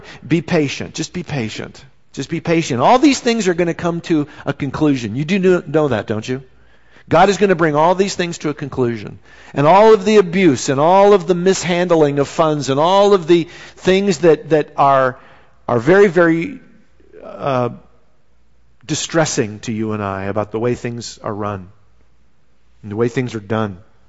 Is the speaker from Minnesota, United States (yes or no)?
yes; Minnesota, United States; Kind of like where I was raised in Minnesota, there wasn't irrigation that took place to water the crops.